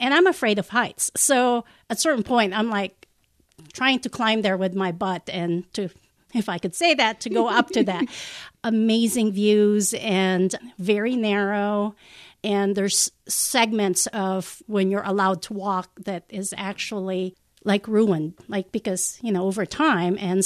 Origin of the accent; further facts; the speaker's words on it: Philippines; English is a second language; moved away as an adult; now in California, United States; just growing up in the Philippines and coming to, you know, as an immigrant in California, it was just really hard. I have this awesome degree, math computer application, one of the top schools in the Philippines, De La Salle University.